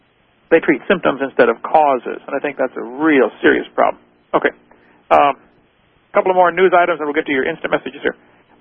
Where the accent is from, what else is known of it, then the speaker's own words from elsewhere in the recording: Illinois, United States; I'm not from Missouri, but I'm right next door from Illinois